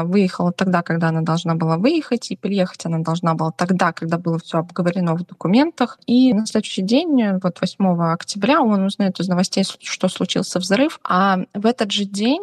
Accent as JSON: {"language": "Russian", "town": "Ulyanovsk", "region": "Ulyanovsk Oblast", "country": "Russia", "tie": "born or raised there", "said": "Мне 29 лет. На данный момент я проживаю в городе Ульяновск. Это мой родной город, где я и Олег, мы здесь родились."}